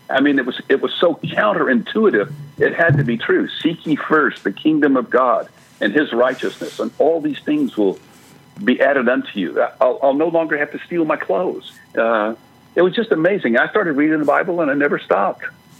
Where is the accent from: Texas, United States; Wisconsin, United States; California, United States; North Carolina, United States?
Texas, United States; Fort Worth; I was raised in Fort Worth, Texas.